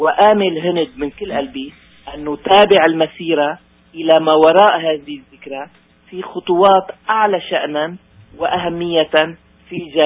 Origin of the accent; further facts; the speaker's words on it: Aleppo, Aleppo Governorate, Syria; born there; ثم ضمينا تراث مدينة حلب حيث عاش ومات، وهي مثل ما بقولوا بلدي ومدينتي اللي ولدت فيها